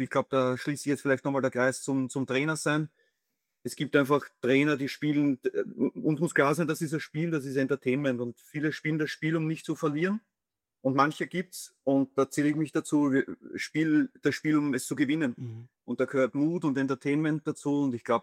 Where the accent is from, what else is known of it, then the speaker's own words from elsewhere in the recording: Vienna, Austria; Ja, ich bin halt in Wien aufgewachsen.